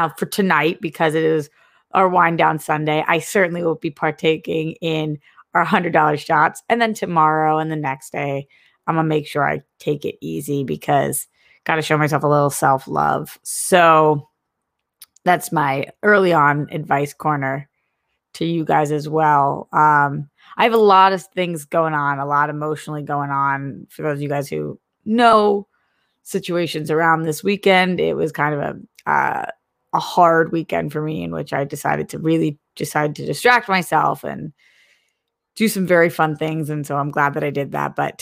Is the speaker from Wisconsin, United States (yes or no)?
no; Boston, Massachusetts, United States; I'm from Boston.